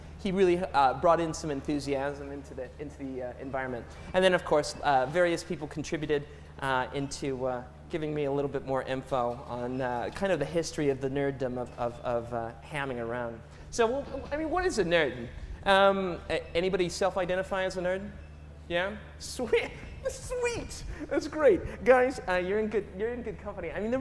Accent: United States; now in Cambridge, United Kingdom; I am American, but I've lived here since 2008

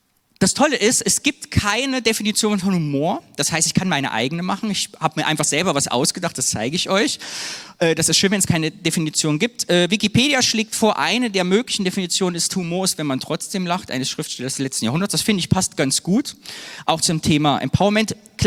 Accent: Cologne, North Rhine-Westphalia, Germany; Ich bin ja Kölner, schwuler Mann und CSD spielt in meinem Leben eine Rolle.

